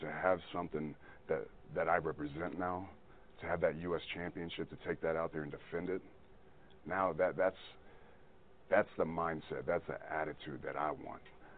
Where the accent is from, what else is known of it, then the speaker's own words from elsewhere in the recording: United States; What I represent as an American, as a man, as a family man